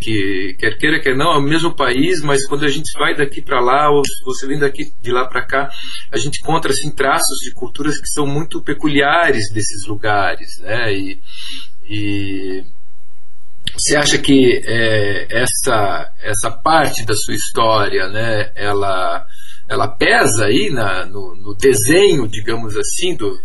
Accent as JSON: {"language": "Portuguese", "region": "Santa Catarina", "country": "Brazil", "said": "eu vim de Santa Catarina enfim, é uma outra cultura também, um outro jeito"}